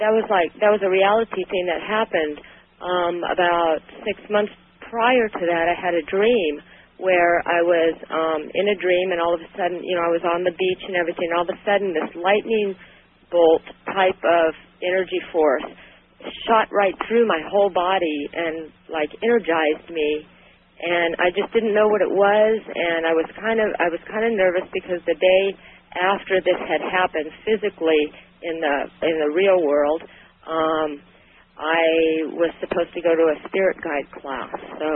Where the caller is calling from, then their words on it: Sacramento, California, United States; I'm from Sacramento.